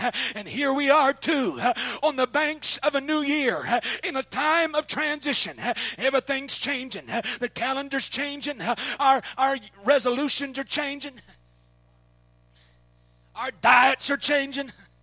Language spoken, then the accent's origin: English; Oklahoma, United States; And this is the way I grew up in Oklahoma.